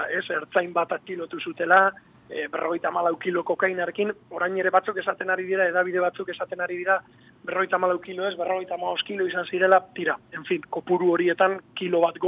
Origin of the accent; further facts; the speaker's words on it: Galdakao, Basque Country, Spain; Bilboko ertzaina hori Galdakaon, gure herrian